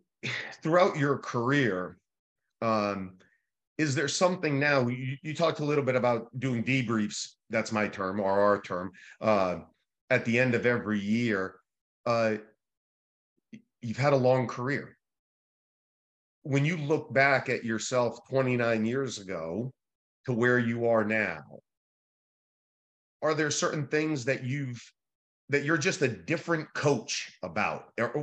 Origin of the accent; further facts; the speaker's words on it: Connecticut, United States; He saw that I was from Connecticut, so we shared that common experience.